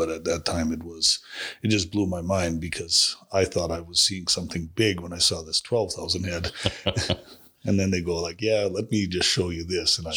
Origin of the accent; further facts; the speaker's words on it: Manitoba, Canada; growing up in Manitoba